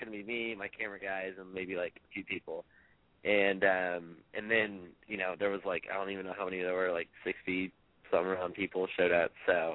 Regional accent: Texas, United States; now in Nashville, United States; I grew up in Texas, or, you know, spent a good chunk of my life in Texas, and the lure of coming out here in Nashville

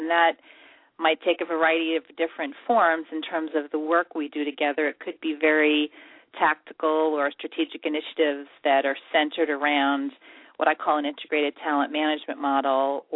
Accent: New York, United States; I'm an East Coast girl, and I'm from New York, and had an opportunity to move back actually to New York City

